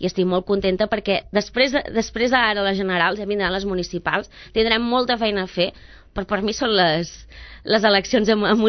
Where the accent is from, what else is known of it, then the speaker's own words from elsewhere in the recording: Sabadell, Catalonia, Spain; de Sabadell tenim la tendència de dir Barcelona, quan som lluny, no? Jo, a vegades, dic de Sabadell